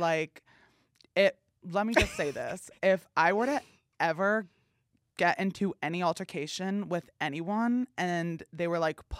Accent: New Jersey, United States; New Jersey.

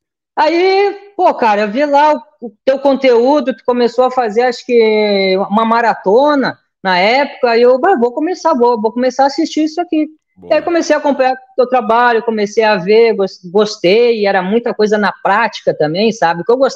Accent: Porto Alegre, Rio Grande do Sul, Brazil; Eu sou de Porto Alegre, no Rio Grande do Sul

